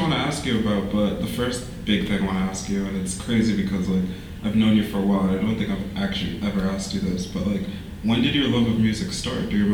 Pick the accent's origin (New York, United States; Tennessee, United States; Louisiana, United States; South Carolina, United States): New York, United States; Haverstraw; I'm from Haverstraw, Nyack/Haverstraw.